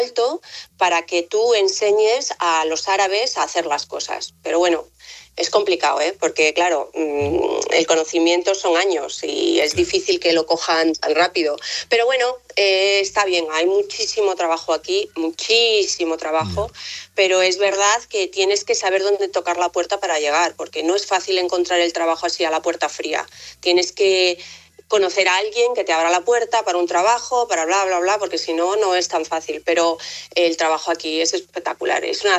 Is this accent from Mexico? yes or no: no; Spain; yo soy un poco exótica porque encima soy rubia y ojos azules, no soy muy española, la verdad. Entonces aquí es como que soy muy exótica